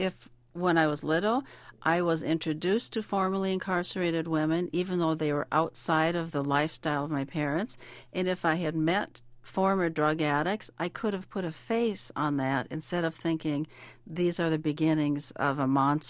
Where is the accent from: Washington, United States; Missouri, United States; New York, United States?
Washington, United States; Seattle; moved away; I left the West Coast, where I grew up in Seattle, and I moved to the Midwest